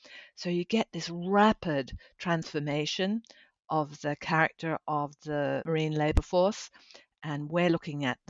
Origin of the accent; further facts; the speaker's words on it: Bristol, South West England, United Kingdom; because we're from Bristol